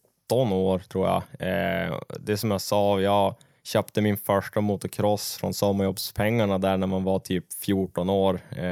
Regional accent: Umeå, Västerbotten County, Sweden; Jag är ju född och uppvuxen i Umeå. Eller egentligen 2 mil utanför Umeå i en liten by som heter Karsö.

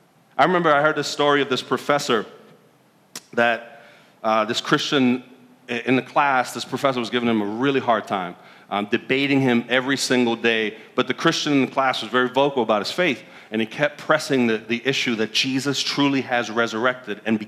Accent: New York, United States; See, I'm a New Yorker, but I'm not a diehard New York sports fan.

